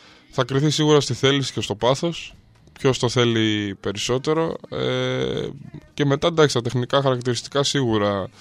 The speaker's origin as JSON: {"language": "Greek", "town": "Heraklion", "region": "Crete", "country": "Greece", "tie": "born or raised there", "lives_now": "Athens, Greece", "said": "η καταγωγή μου βασικά είναι από το Ρέθυμνο, από την Κρήτη. Μεγάλωσα όμως και έζησα 16 χρόνια στο Ηράκλειο για οικογενειακούς λόγους και κυρίως για λόγους της δουλειάς των γονιών μου. Αναγκαστικά ανέβηκα Αθήνα σε ηλικία 16 ετών."}